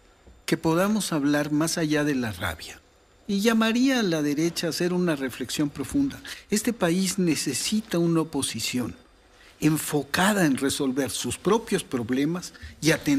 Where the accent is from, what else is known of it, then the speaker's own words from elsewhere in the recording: Guatemala; Y primero soy guatemalteco, luego soy viejo decrépito